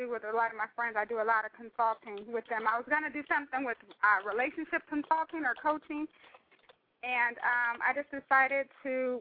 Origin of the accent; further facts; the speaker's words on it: Ohio, United States; now in California, United States; I came to California. I'm originally from Ohio, and I got out of here.